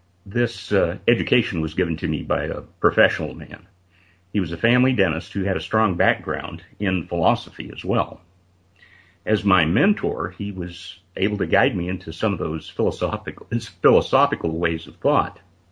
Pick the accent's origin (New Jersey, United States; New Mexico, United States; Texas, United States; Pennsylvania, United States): New Mexico, United States; Las Cruces; Well, I was raised mostly in Las Cruces, New Mexico in the 1950s and 60s.